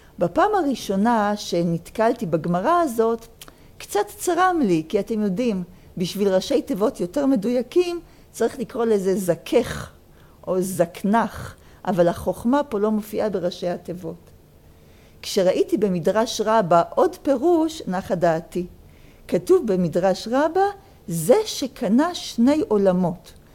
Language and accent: Hebrew; Jerusalem, Jerusalem District, Israel; לי בתור ירושלמית, הפסוק הזה נותן מוטיבציה להזדקן